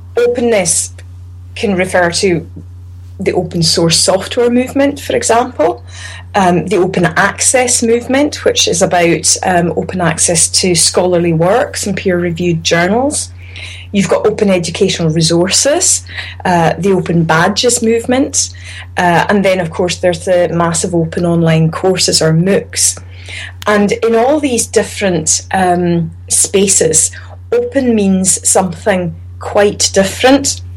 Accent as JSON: {"language": "English", "town": "Stornoway", "region": "Scotland", "country": "United Kingdom", "tie": "born or raised there", "lives_now": "Glasgow, United Kingdom", "said": "I'm originally from the Western Isles. I was born and brought up in Stornoway."}